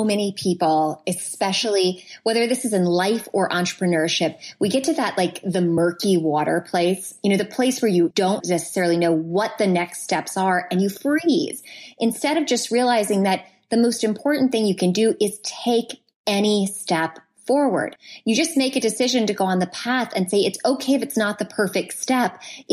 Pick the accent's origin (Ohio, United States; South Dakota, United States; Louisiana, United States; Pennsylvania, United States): Louisiana, United States; New Orleans; realized your wife was from New Orleans and that I had another person who could understand just how fabulous my hometown was.